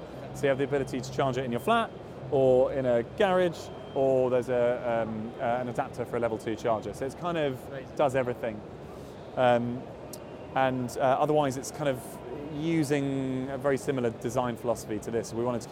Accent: United Kingdom; we've now been here 3 years, has been because we're British

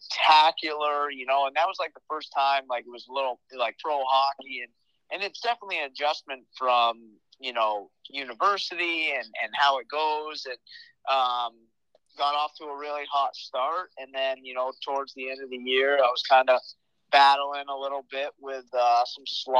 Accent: Vermont, United States; So I grew up in Vermont and, started playing organized hockey when I was seven or eight

